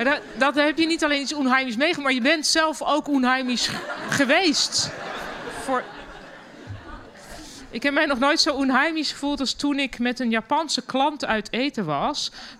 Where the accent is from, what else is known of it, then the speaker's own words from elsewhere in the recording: Germany; Dutch is a second language; now in Netherlands; En ik als Duitse, omgeven door alleen maar Nederlanders, niet durfde te juichen.